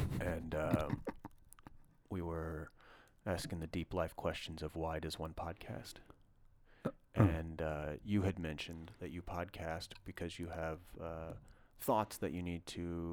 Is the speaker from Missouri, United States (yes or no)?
yes; St. Louis, Missouri, United States; I come from a long line of fur trappers. I'm from St. Louis, Missouri.